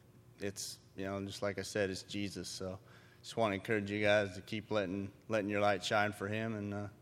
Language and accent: English; Idaho, United States; I'm from Idaho, and same God in Idaho that is here in California.